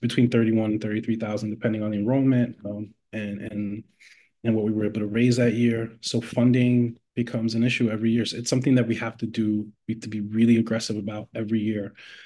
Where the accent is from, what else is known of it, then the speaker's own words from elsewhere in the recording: New York, United States; growing up in New York, first generation, grew up low income and all that.